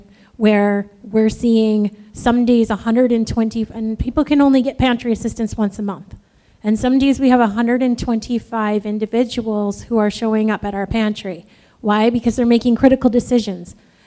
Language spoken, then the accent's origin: English; New York, United States; I come from New York, and there are ceilings in place.